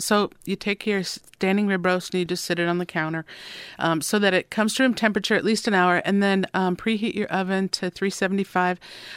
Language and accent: English; Minnesota, United States; I'm from Minnesota, which was settled by Scandinavians, Swedes, and I'm not Swedish, but just that culture is what I grew up with.